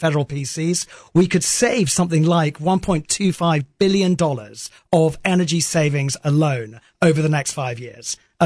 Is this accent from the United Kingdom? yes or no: yes; London, United Kingdom; moved away as an adult; now in Alabama, United States; I'm not. I'm from London. I've been here